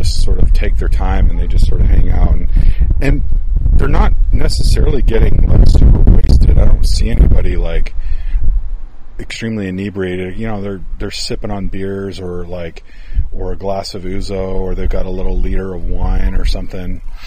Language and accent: English; United States; As an American, we're used to like everything just being like, you know, rush, rush, rush